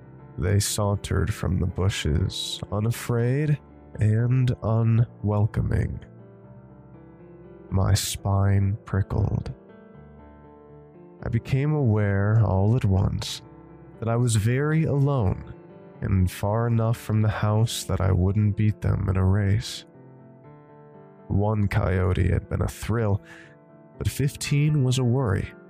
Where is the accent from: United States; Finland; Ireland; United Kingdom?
United Kingdom; England; As an English townie, the most interesting bit of wildlife I'd been around before was a fox.